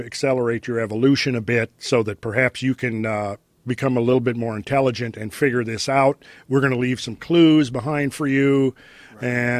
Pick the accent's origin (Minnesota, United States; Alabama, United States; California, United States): Minnesota, United States; Actually, I'm from Minnesota.